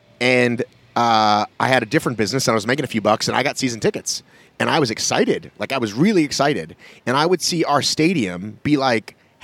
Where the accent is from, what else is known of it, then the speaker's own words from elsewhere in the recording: Boston, Massachusetts, United States; So I'm from Boston.